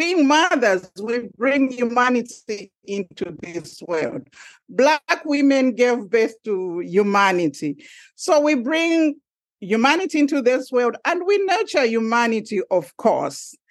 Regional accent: Zambia; I'm talking from an African perspective, because I am from Zambia and my roots are still embedded in Africa.

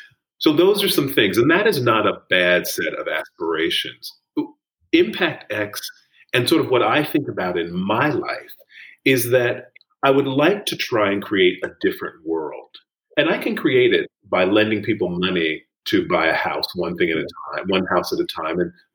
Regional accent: Alabama, United States; born there; I was born in the Deep South. I was born in the state of Alabama. I was born on a Black college campus.

